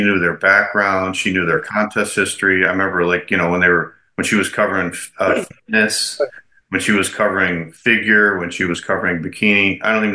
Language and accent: English; Chicago, Illinois, United States; I related to that because I'm from Chicago.